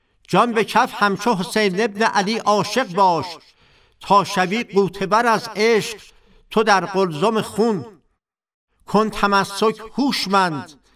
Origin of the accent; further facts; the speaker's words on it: Tehran, Tehran Province, Iran; born there; متولد 1328 در محله بهارستان تهران به دنیا آمدم،